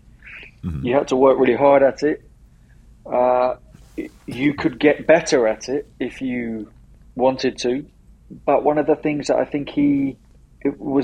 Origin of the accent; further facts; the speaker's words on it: London, United Kingdom; London. I grew up in London, and I'm still in London.